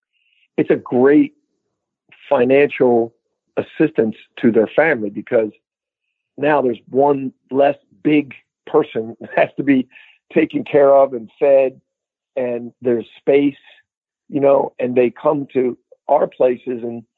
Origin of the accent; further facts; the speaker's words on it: Philadelphia, Pennsylvania, United States; they're all Big Five guys because I grew up here in Philly